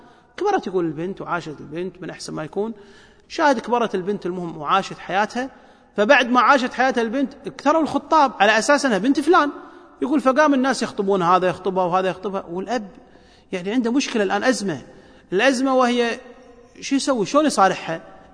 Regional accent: Kuwait; يعني عندنا بالكويت أكثر من 790 ابن تبنتهم

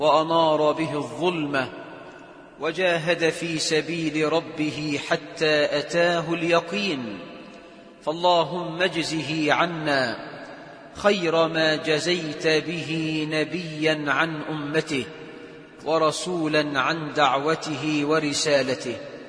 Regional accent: Egypt; اللهم اجعل بلدنا مصر أمنا أمانا، رخاء سخاء

